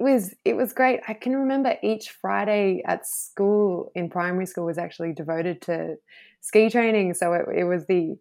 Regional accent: Thredbo, New South Wales, Australia; I grew up in the Snowy Mountains, a little village called Threadbow, population of about 200 people in the summertime

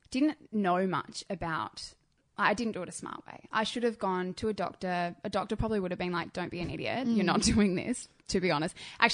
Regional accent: Adelaide, South Australia, Australia; Adelaide as well, because I grew up in Adelaide. It's very small and everybody talks.

